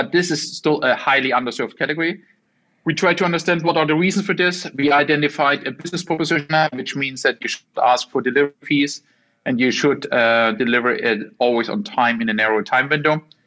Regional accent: Germany; English is a second language; and then I'm from Germany originally, and we took the Bahn ticket for the weekend.

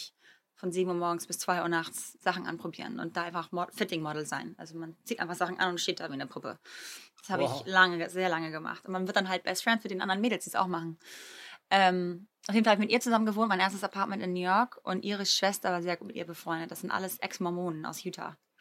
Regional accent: Greece; Und ich bin in Griechenland groß geworden und ich liebe Griechenland. Ich bin hauptsächlich immer in Griechenland.

